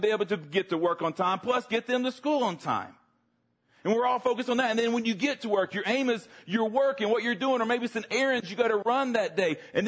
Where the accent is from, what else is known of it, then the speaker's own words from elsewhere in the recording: Georgia, United States; We live in North Carolina now, but I grew up a lot in the state of Georgia, home of SEC football, Georgia Bulldogs, go Dogs.